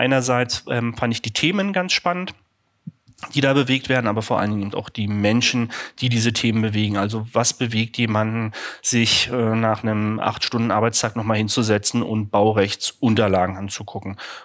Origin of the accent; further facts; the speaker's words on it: Berlin, Germany; ich bin gebürtiger Berliner, war so schon immer hier.